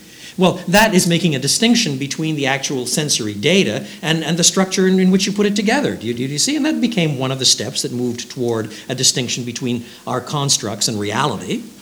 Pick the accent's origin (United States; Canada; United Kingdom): Canada; Quebec; Well, you know, I was brought up in French Canada.